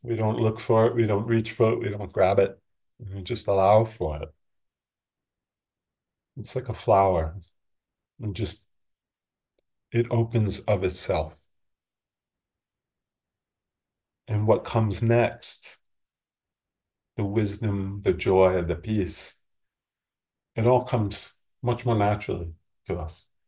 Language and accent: English; East Coast, United States; I'm from the East Coast. I watch you guys on the West Coast.